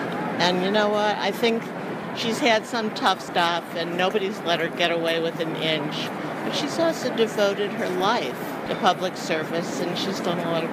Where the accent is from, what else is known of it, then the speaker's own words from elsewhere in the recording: Detroit, Michigan, United States; Nothing wrong with New York liberals, and I'm from Detroit.